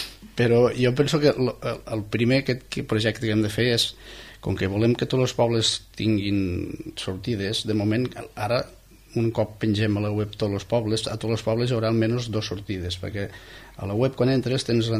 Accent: Falset, Catalonia, Spain; nosaltres, la majoria som de Falset, doncs vam sortir de Falset i vam acabar a Falset, no?

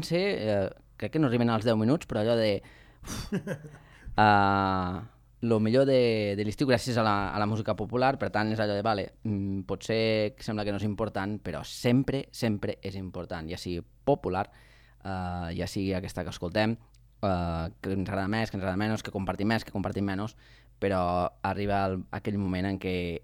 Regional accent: Els Guiamets, Catalonia, Spain; a la dels Guiamets, al meu poble, va ser una cosa... espectacular

